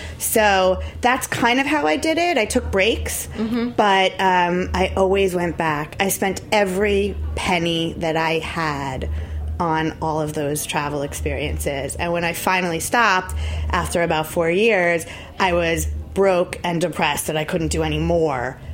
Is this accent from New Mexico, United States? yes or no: no; Long Island, New York, United States; And Newsday was my hometown paper. I grew up on Long Island.